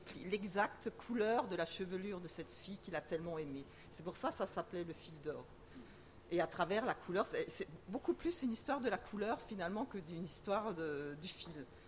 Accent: Grand Est, France; born there; parce que je suis née en Alsace

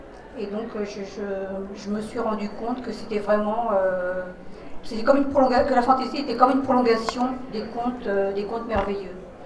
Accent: Portugal; Moi, je suis portugaise et donc, dans le temps, hein, quand j'étais plus jeune, on va dire, on n'avait pas l'électricité, on n'avait pas tout ça.

